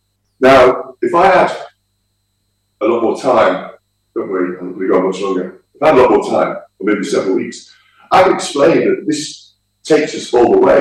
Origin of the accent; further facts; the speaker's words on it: Liverpool, North West England, United Kingdom; Because I came from Liverpool